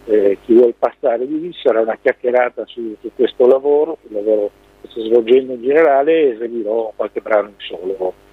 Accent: Genoa, Liguria, Italy; now in Bologna, Italy; è la mia terra, è la mia città, anche se abito ormai da tantissimi anni a Bologna, però in questo momento mi trovo esattamente davanti al mare a Genova. Arrivato da poche ore.

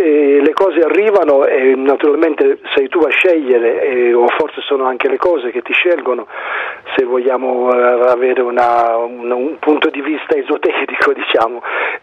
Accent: Rosolini, Sicily, Italy; moved away as an adult; also born or lived in Siracusa; io ho trascorso l'infanzia a Rosolini, come dicevi prima, poi l'adolescenza a Siracusa

